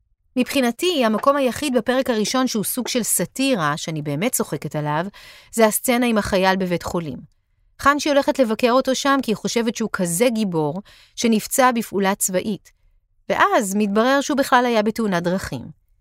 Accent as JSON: {"language": "Hebrew", "region": "New York", "country": "United States", "tie": "born or raised there", "lives_now": "Israel", "said": "החוויה שלי היא שאף פעם לא ממש הרגשתי שייכת, גם כשגדלתי בניו יורק."}